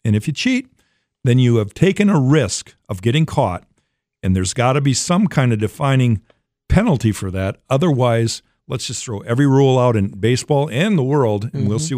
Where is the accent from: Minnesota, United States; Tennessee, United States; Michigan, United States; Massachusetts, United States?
Minnesota, United States; Yeah, I was. I grew up in the Twin Cities. My family is very strict Mormons.